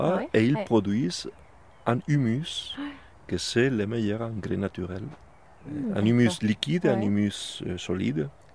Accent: Spain; French is a second language; now in France; puisque je suis espagnol, j'ai fait aussi de l'ail d'Espagne. Ça, c'est de l'ail d'Espagne. C'est l'ail qu'on fait chez moi.

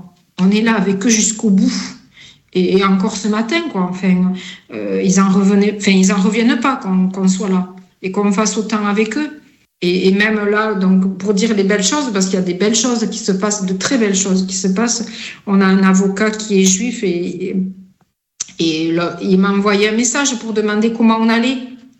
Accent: France; ils mettent comme chez nous en France à Noël

